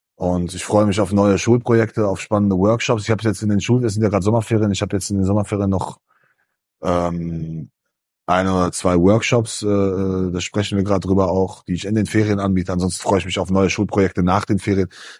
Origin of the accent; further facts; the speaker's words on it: Meschede, North Rhine-Westphalia, Germany; Am Wochenende bin ich in Meschede, in meiner Heimatstadt